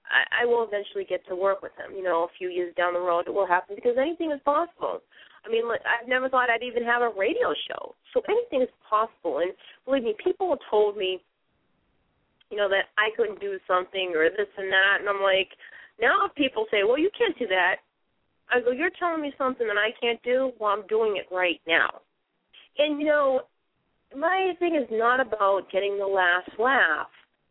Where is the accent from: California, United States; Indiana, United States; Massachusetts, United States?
Massachusetts, United States; Boston; Now, granted, I came from Boston.